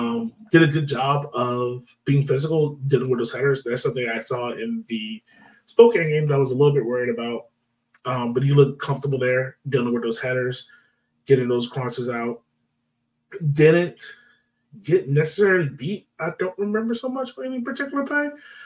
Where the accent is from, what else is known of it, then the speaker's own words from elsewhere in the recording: Jamaica; as a Jamaican, getting to watch him out there, man